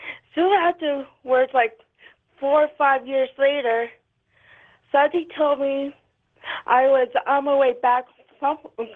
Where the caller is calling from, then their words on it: Colville, Washington, United States; Okay, I'm calling from Colville, Washington. KVCL country.